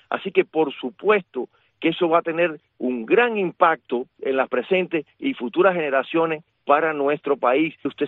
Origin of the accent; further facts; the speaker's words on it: Cuba; also born or lived in Spain / United States; yo sigo siendo cubano